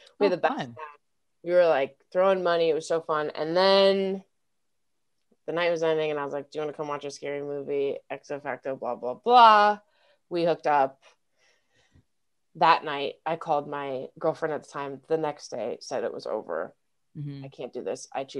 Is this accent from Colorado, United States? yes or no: yes; Denver, Colorado, United States; I'm from Denver. So she came to Denver, met my whole family at 3 weeks.